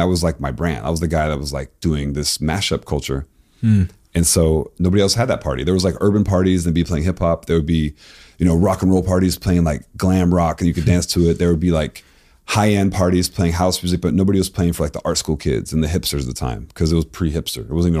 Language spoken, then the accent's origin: English; Florida, United States; also born or lived in Tennessee; I loved like Miami bass music growing up in Florida. I loved like, you know, the crunk scene, the bounce scene in New Orleans. I grew up in Tennessee for a couple of years.